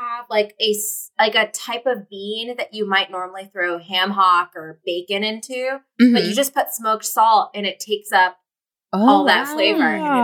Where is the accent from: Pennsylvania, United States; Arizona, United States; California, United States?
Pennsylvania, United States; Philadelphia; Okay, I'm from Philly, so let's say they started off at like an Auntie Anne's.